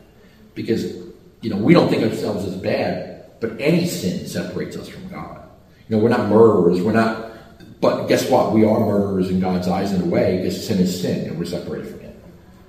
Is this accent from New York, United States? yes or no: yes; New York City, New York, United States; Now, I grew up in New York, and one of the things that we had when I was a kid